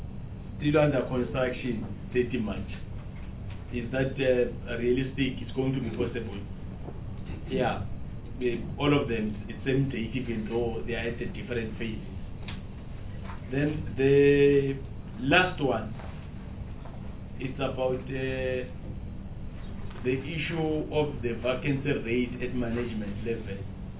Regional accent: Mpumalanga, South Africa; Like I'm coming from Mpumalanga, where the house that represents interests of province.

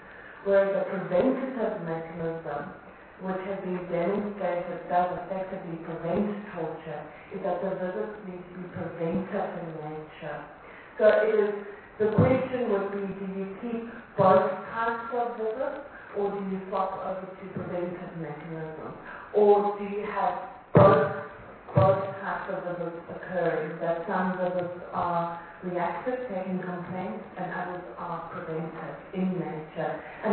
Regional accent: South Africa; We want you to take the lead to show us what it is that can be done in terms of torture.

